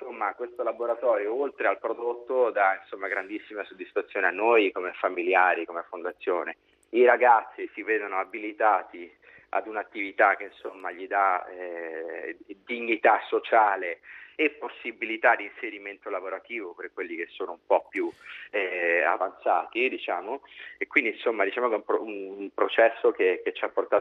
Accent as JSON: {"language": "Italian", "town": "Rome", "region": "Lazio", "country": "Italy", "lives_now": "Veneto, Italy", "said": "io sono romano, non li conoscevo, arrivato qui in Veneto me ne sono innamorato"}